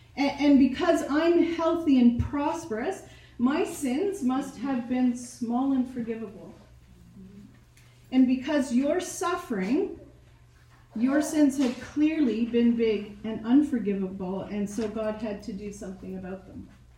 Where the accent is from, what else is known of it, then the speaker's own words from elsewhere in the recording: Philippines; When I grew up in the Philippines, every Easter there was, I guess I'll call it a parade.